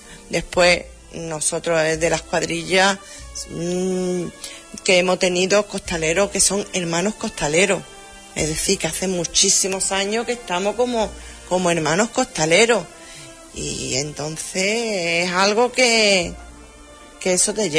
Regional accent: Huelva, Andalusia, Spain; mi tierra, Huelva y la provincia.

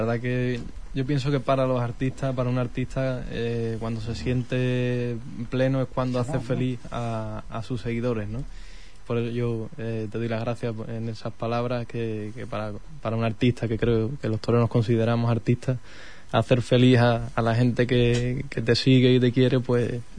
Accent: Huelva, Andalusia, Spain; Huelva, ¿no? Del toro del Parralejo, que creo que fue también una faena importante que pude disfrutar de mi tierra una vez más.

